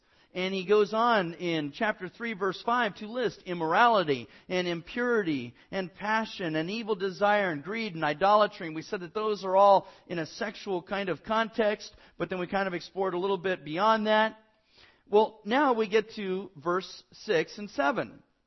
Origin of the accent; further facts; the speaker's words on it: Burbank, California, United States; You know, I'm from Burbank. I don't know about rattlesnakes and stuff.